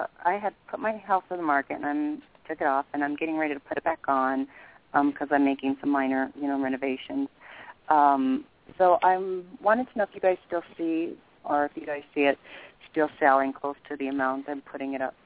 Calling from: Denver, Colorado, United States; I'm calling from Denver.

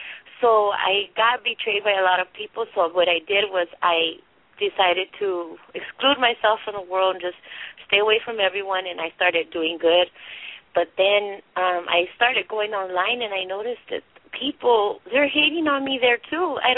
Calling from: California, United States; I'm calling from California.

